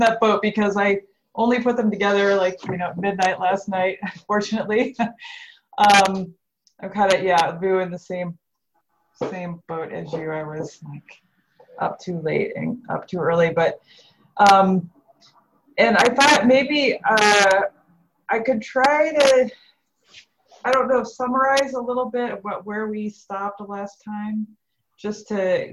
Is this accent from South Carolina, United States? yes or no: no; Omaha, Nebraska, United States; from Omaha. I'm in Omaha, Nebraska.